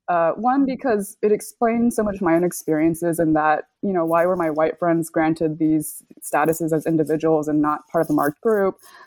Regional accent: California, United States; But I grew up in California, and in the 1990s, it does seem like this special era of like peak multicultural colorblindness

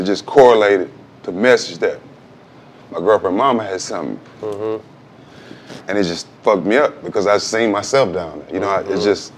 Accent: Port Arthur, Texas, United States; he was back and forth in Houston, in my hometown, Port Arthur, was like an hour away.

